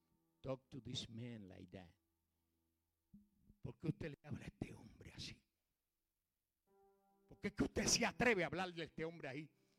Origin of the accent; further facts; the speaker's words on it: Puerto Rico; Porque soy puertorriqueño. Porque muchos boricuas se creen que como somos ciudadanos americanos, somos los cheches de Estados Unidos